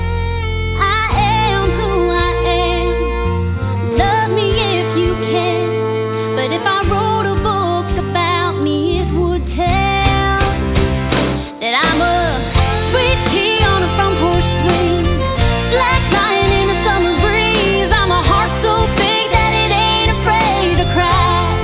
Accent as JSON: {"language": "English", "town": "Bakersfield", "region": "California", "country": "United States", "tie": "born or raised there", "also_born_or_lived": "Arkansas", "said": "I'm from Arkansas, and I wasn't there long enough to actually become a part of it. But my hometown, I consider, is in Bakersfield because I grew up most of my life there."}